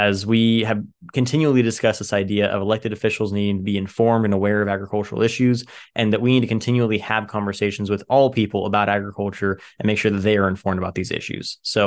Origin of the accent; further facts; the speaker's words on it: Tulare, California, United States; growing up in Tulare County, I'm from Tulare, born and raised in Tulare. So I've heard your name my entire life.